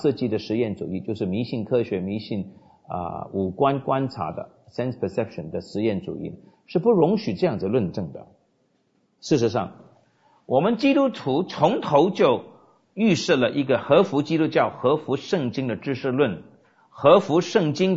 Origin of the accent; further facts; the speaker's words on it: China; 我们中国人这个实际观呢